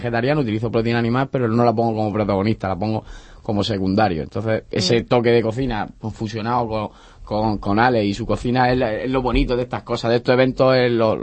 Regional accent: Region of Murcia, Spain; traigo mi toquecito de la huerta murciana, de lo que es mi tierra

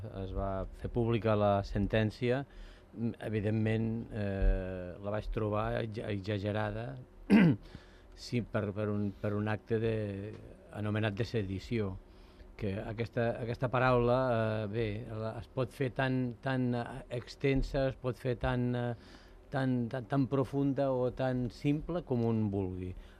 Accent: Sant Cugat del Vallès, Catalonia, Spain; Com a ciutadà, com a santcugatenc, com a català, em sento lligat de peus i de mans

